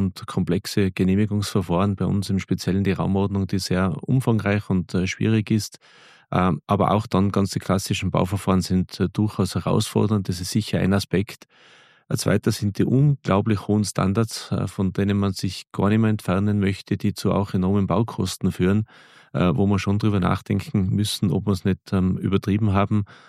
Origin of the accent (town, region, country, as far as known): Austria